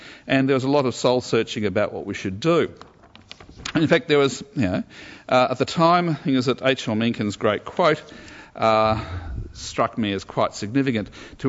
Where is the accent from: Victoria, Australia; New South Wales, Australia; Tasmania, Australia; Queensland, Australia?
Queensland, Australia; born there; although I was born in Queensland, at that point I had absolutely no intention of going back.